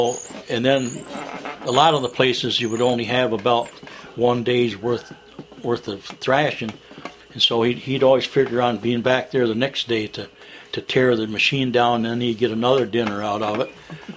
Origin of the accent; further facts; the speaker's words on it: McGraw, New York, United States; I grew up in McGraw, Solon, and then I went to McGraw School. That's where I graduated.